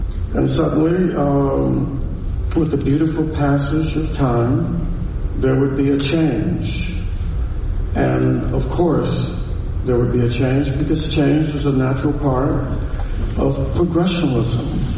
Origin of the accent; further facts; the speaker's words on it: Chicago, Illinois, United States; Meanwhile, growing up in Chicago, watching the Jack Parr show